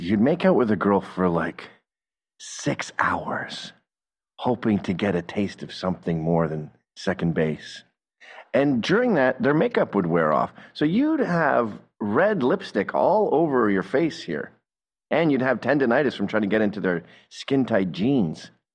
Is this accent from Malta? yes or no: no; England, United Kingdom; born there; also born or lived in China / Taiwan / Singapore / Australia; I've lived all over the world. China. I was born in England. My parents are Scottish. We used to go back there every year. Taiwan, Singapore, Australia. And I've been all over Europe.